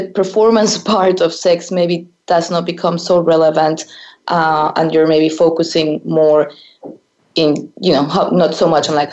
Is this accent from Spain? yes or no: yes; Spain; English is a second language; moved away; I am originally from Spain and I grew up there. I don't know if you've been there before